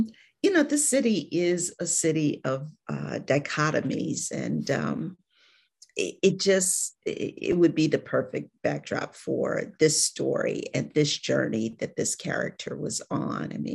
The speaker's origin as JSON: {"language": "English", "town": "Cleveland", "region": "Ohio", "country": "United States", "lives_now": "Atlanta, United States", "said": "Actually, I am from Cleveland, Ohio. But I moved to Atlanta after I got out of school."}